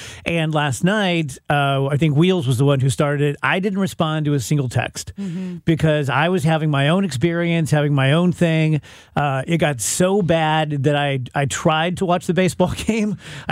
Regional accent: United States; the first time I can remember being holistically frightened as an American

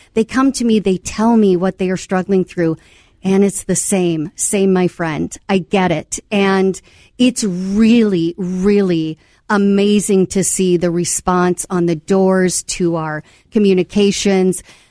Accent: Northfield, Minnesota, United States; Look, I grew up in Northfield, and I raised my family in Burnsville.

